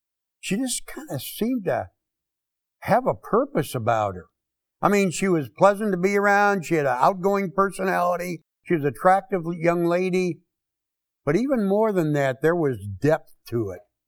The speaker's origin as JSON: {"language": "English", "town": "Kansas City", "region": "Missouri", "country": "United States", "said": "I'm from Kansas City, Missouri."}